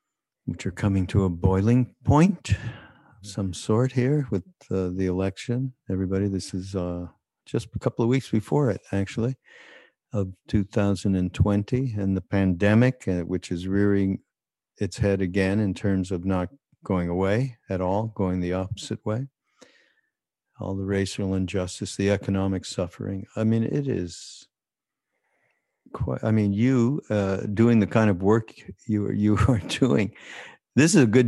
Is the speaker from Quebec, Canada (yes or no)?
yes; Montreal, Quebec, Canada; I'm going to blame this all on my Jewish heritage, okay? And coming from also, I come from Montreal, So being Canadian